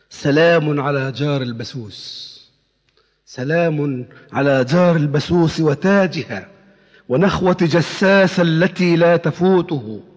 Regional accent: Damietta, Damietta Governorate, Egypt; فأنا المفروض أنني من دمياط وأنني من بلد البخلة.

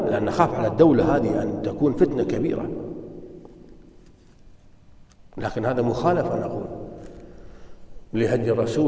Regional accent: Kuwait; لما بعض الناس اللي عندنا في الكويت الكويتيون ذهبوا إلى بلدة جارة قريبة

